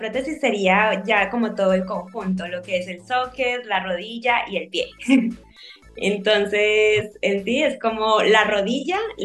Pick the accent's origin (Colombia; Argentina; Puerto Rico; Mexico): Colombia; now in Spain; soy colombiana, llevo 8 años viviendo en España